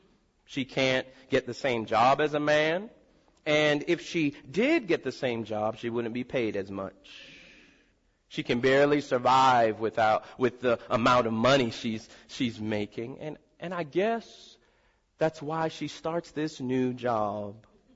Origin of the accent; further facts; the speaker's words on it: Miami, Florida, United States; I'm from Miami, so I know about this stuff.